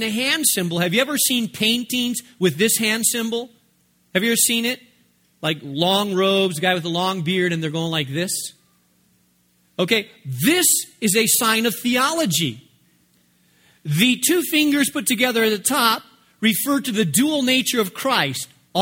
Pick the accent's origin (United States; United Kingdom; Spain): Spain; I grew up studying in Spain.